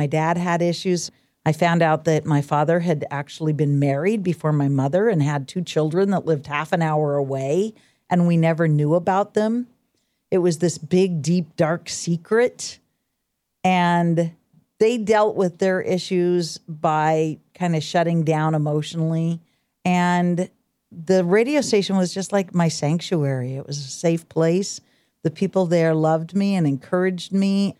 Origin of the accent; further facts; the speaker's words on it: Reedsport, Oregon, United States; I grew up on the Southern Oregon coast.